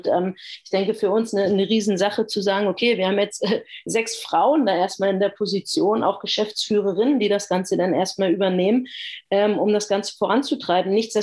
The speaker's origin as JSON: {"language": "German", "region": "Berlin", "country": "Germany", "tie": "born or raised there", "said": "als Berlinerin in der Lage zu sein, den Frauenfußball in meiner Heimatstadt nach vorne zu bringen"}